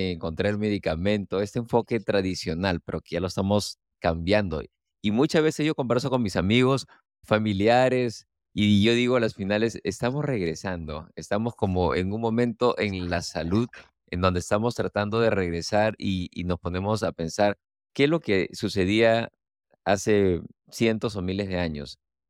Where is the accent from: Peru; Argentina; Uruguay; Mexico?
Peru; no solamente me apasiona porque soy de Perú y hay tantas tradiciones milenarias.